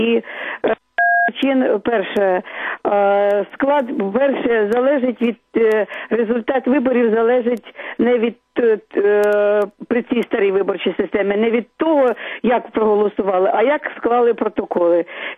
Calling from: Kyiv, Ukraine

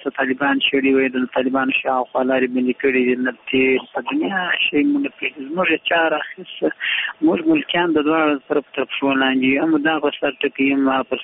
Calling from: Shirasali, Uruzgan, Afghanistan; روزګان ولایت شیراسالی خبرې کوم.

